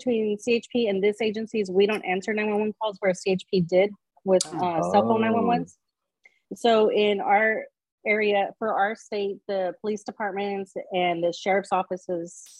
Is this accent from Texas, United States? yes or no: yes; Uvalde, Texas, United States; I'm from Uvalde, Texas, born and raised